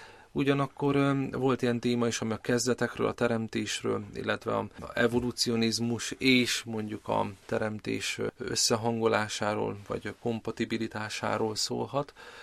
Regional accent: Szombathely, Vas, Hungary; egyetemi lelkészként folytattam az utamat odahaza Szombathelyen

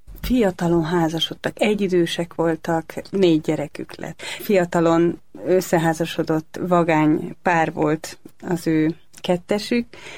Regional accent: Nagykanizsa, Zala, Hungary; also born or lived in Gelénháza; Gelénházán éltek a szüleim, mikor megszülettem. Zalai vagyok, aztán később Nagykanizsára költöztünk, és gyerekkoromban iskolába ott jártam.

